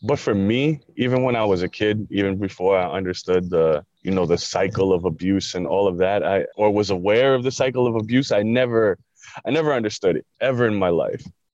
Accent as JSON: {"language": "English", "town": "Long Island", "region": "New York", "country": "United States", "tie": "born or raised there", "said": "I grew up in Long Island."}